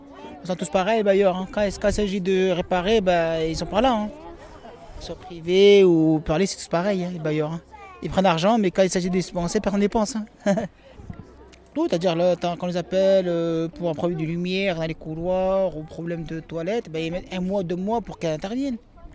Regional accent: Fontaine, Auvergne-Rhône-Alpes, France; J'ai grandi sur Fontaine depuis que je suis petit. C'est une ville comme tout le monde. C'est une petite ville où il y a des activités, on peut jouer, on a l'espace.

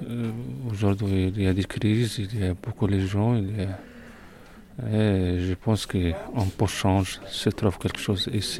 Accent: Morocco; French is a second language; now in Fontaine, France; Je suis marocain, j'habite à Fontaine. Et j'ai fait les cours de France. J'étais à l'université de langue arabe au Maroc.

